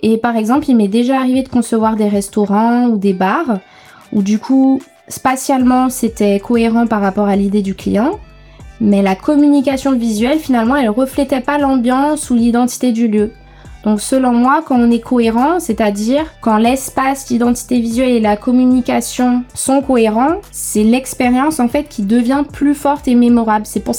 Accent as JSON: {"language": "French", "country": "St. Martin", "tie": "born or raised there", "moved": "as an adult", "said": "Donc j'ai grandi à Saint-Martin avec un parcours assez classique"}